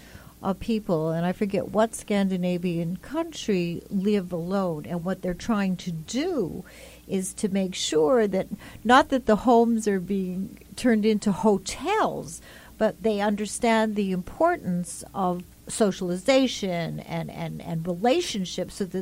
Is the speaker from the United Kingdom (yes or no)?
no; Canada; And as a Canadian, I have to tell you